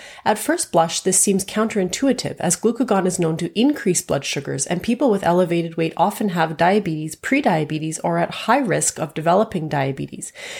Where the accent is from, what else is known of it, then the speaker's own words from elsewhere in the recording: Canada; I'm a Canadian physician, a specialist in endocrinology and metabolism